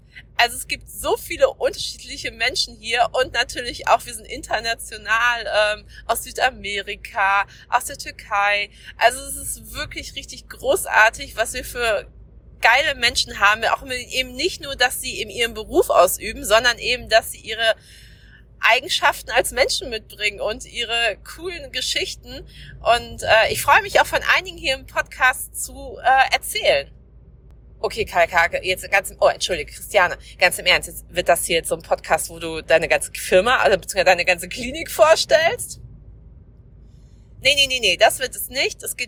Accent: North Rhine-Westphalia, Germany; now in Schleswig-Holstein, Germany; Ich bin seit 2013 hier in Schleswig-Holstein, bin ja aus dem Ruhrgebiet hier hochgezogen

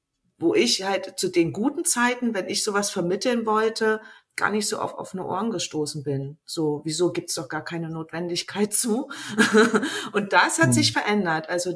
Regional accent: East Germany, Germany; also ich bin halt in Ostdeutschland groß geworden

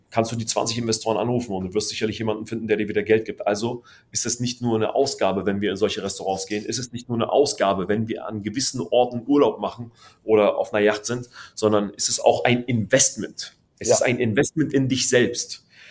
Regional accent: Palestine; German is a second language; Vor allem ich als Palästinenser

